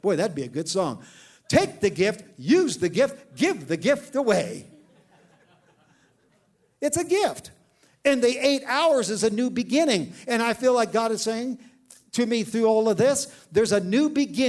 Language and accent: English; Ireland; It's kind of like I'm an Irishman. I got a thick head.